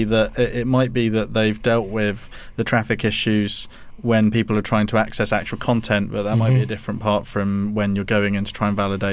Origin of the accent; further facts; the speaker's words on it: England, United Kingdom; It was a good period to be growing up in England as a comic person.